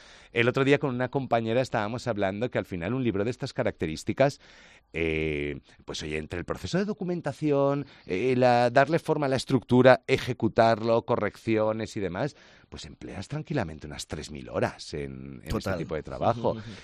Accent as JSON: {"language": "Spanish", "region": "Valencian Community", "country": "Spain", "said": "yo soy valenciano, no soy aragonés"}